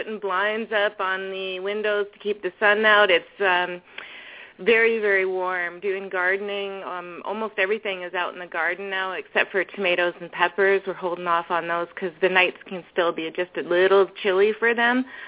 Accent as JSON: {"language": "English", "region": "British Columbia", "country": "Canada", "tie": "born or raised there", "also_born_or_lived": "California, United States", "said": "Well, I was born in California and came up to Canada with my mother and brothers when she married a Canadian when I was about 8 years old, and I've been up here ever since."}